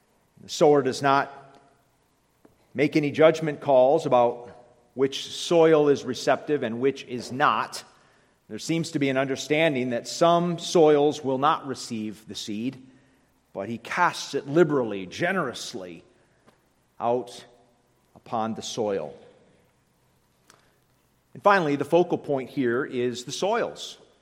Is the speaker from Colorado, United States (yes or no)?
no; Oxford, Michigan, United States; And I've made reference to my hometown, Oxford, Michigan, the gravel capital, the one-time gravel capital of the world.